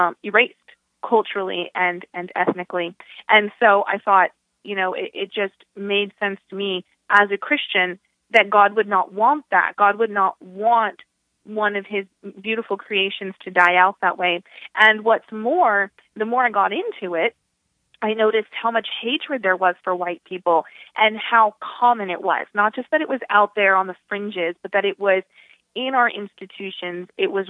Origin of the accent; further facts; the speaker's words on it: Southwest, United States; And again, I grew up in the Southwest, so I was born in, you know, I was raised in a time when it was still majority white